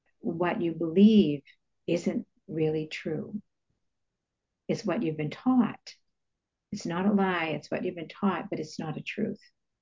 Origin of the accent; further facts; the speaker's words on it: Boston, Massachusetts, United States; when I was growing up in South Boston, it was all Irish Catholics.